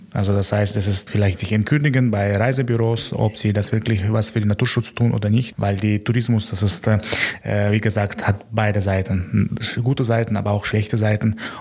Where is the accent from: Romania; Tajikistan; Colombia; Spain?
Tajikistan; Ja, ich komme aus Tadschikistan und natürlich Tadschikistan würde ich empfehlen.